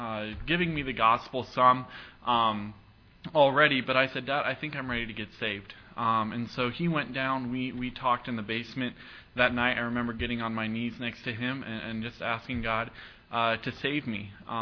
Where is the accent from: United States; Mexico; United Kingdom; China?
United States; North Carolina; I grew up in North Carolina. My dad was the director of a Christian camp.